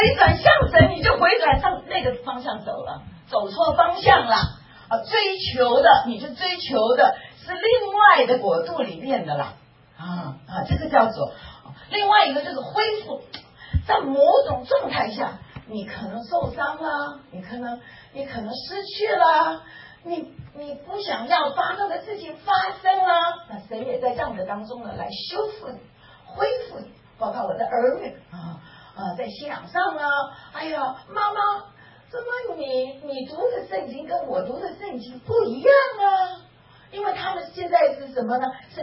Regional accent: Taiwan; 我就是喜欢吃台湾的原肉面，因为我从台湾来，我就喜欢台湾的味道

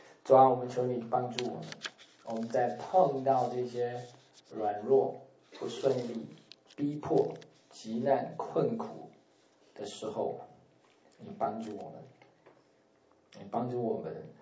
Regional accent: Taiwan; 我们台湾话叫“后康”

